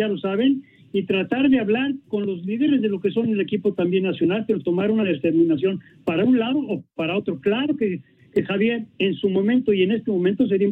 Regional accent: Mexico; nos gana como mexicano.

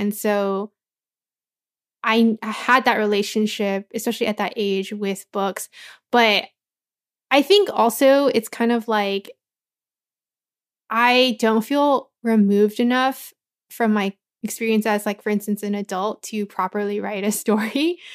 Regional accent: Anaheim, California, United States; I grew up in, well, I grew up in Anaheim, but I went to school in Cypress, so very close to Cerritos. So I know that whole area.

